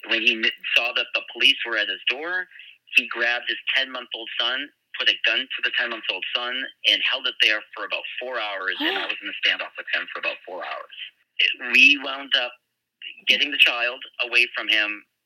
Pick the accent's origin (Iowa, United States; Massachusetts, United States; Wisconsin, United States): Massachusetts, United States; Salem; I'm born and raised in Salem, Massachusetts, and I got hired by my first police department, which was 2002.